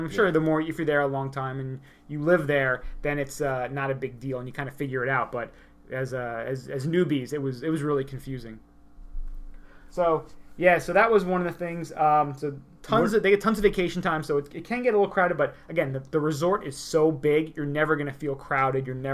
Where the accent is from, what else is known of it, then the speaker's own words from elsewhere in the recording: New Jersey, United States; Luckily, we're from Jersey, so we can kind of hold our own.